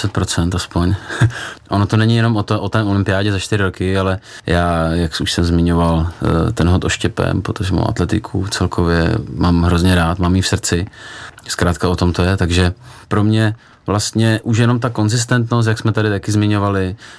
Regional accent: Prague, Czechia; Já zrovna jsem vyrůstal na hájích v Praze

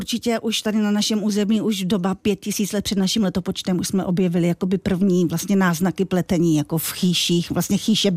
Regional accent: Moravia, Czechia; now in Trutnov, Czechia; Když jsme se nastěhovali do Trutnova, my jsme z Moravy

